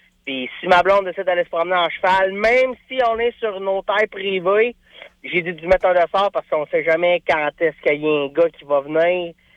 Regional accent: Quebec, Canada; On peut être très, très fier en tant que Québécois de dire que Saint-Tite est reconnu mondialement.

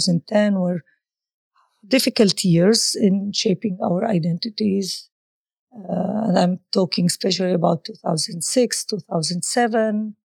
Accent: Bethlehem, West Bank, Palestine; from where I grew up in Bethlehem. Although the distance is not very much far away, it's just like 14 kilometers away from my parents' house.

